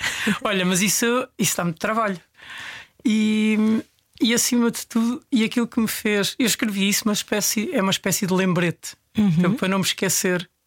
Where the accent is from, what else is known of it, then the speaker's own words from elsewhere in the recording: Portugal; Sou daqui da Calçada de Carris, a 100 metros. Eu digo sempre que estou que nasci a 100 metros da placa.